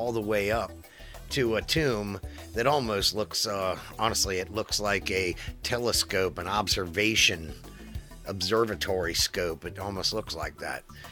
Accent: Cincinnati, Ohio, United States; Again, we're from Cincinnati, Ohio, the home of the Cincinnati Bengals.

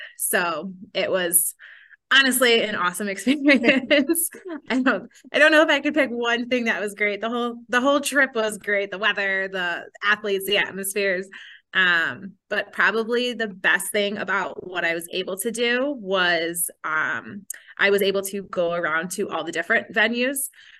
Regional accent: Carol Stream, Illinois, United States; Yeah, so I am from Carroll Stream, so western suburb of Chicago, born and raised there.

